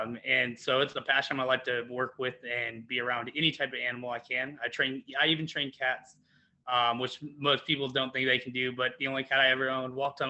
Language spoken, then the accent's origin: English; Dallas, Texas, United States; also born or lived in San Diego; I grew up in Dallas, Texas. As soon as I could get out of there, I got in the military. Was in the military for a few years in San Diego. Brought me out to San Diego.